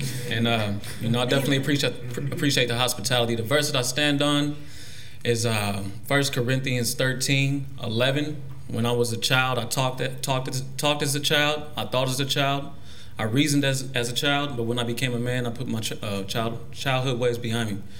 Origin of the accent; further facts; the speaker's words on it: Phoenix, Arizona, United States; I'm 25 years old. I'm actually from Phoenix, Arizona. I was born an addict.